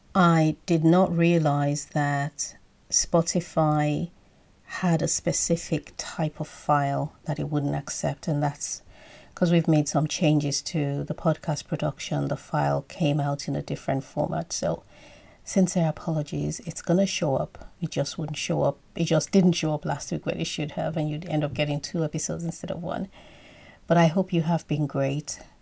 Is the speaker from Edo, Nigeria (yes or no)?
yes; Benin City, Edo, Nigeria; As a child growing up in Benin, I recall church. That was a major part of Easter.